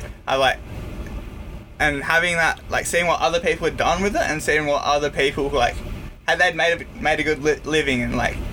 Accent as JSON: {"language": "English", "country": "Denmark", "tie": "born or raised there", "said": "obviously, growing up in Denmark, I've sort of, like, been around the ocean my whole life since I was born there."}